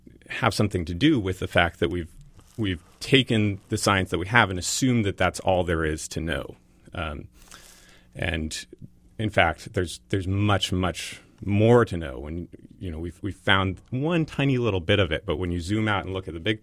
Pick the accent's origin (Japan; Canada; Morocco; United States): United States; Berkeley, California; born there; I was born at home in Berkeley, California, and then my family, that wasn't natural enough, so we moved up to the country.